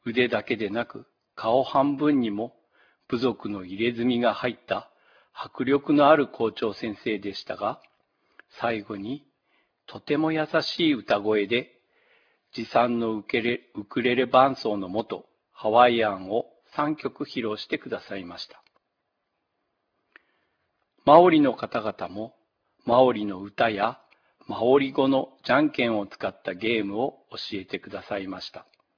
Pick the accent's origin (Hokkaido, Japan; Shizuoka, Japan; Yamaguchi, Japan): Hokkaido, Japan; 道産子として微力ながら